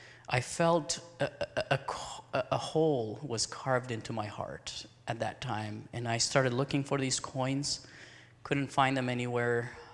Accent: Iran; English is a second language; I'm originally from Iran, as I mentioned, and I was born physically blind in southern Iran and grew up as a Muslim there, obviously.

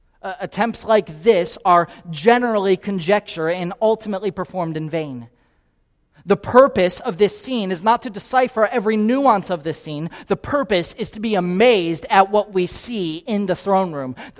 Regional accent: Naples, Florida, United States; I grew up here in Naples, Florida

